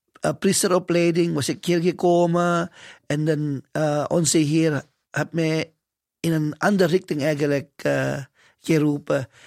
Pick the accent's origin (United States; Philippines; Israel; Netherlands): Philippines; Dutch is a second language; now in Belgium; ik kom uit de Filipijnen. En ik moet zeggen, een land waar het katholieke geloof diep geworteld is in de cultuur.